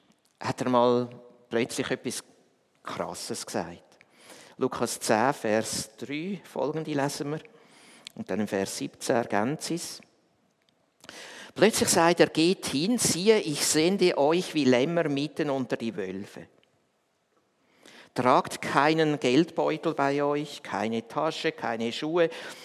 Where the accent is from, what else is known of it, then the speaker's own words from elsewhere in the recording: Switzerland; warum dass ich als Schweizer, man hört mir das ja an, warum dass ich als Schweizer